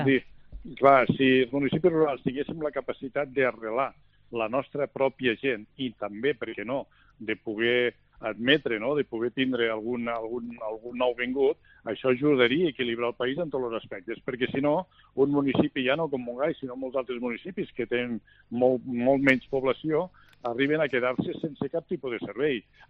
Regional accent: Catalonia, Spain; jo que soc de la Noguera, nosaltres tenim dues poblacions grans a la vora, que és Balaguer i Agramunt.

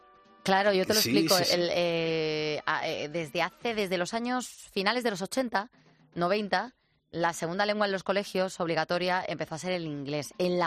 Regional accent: Spain; Porque como los españoles tenemos esa capacidad de podernos mover por gran parte del mundo también

